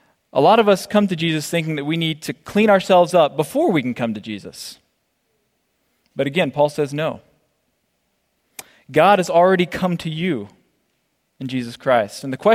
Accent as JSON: {"language": "English", "town": "Clinton", "region": "Mississippi", "country": "United States", "tie": "born or raised there", "also_born_or_lived": "Jackson", "said": "It's in Jackson, Mississippi, my hometown, or Clinton, Mississippi, actually. I live in Jackson."}